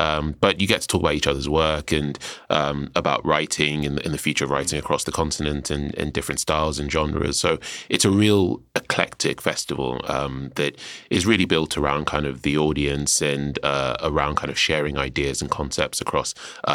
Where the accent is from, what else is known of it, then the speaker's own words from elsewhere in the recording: Nigeria; I'm Nigerian. My family are from Lagos.